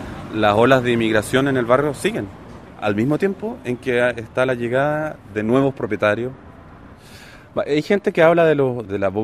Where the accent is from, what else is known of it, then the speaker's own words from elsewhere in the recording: Santiago, Santiago Metropolitan Region, Chile; now in Paris, France; soy habitante de Belleville desde hace varios años. Llegué directo de Santiago a Belleville y no me he movido del barrio, que recibe y ha recibido históricamente muchos inmigrantes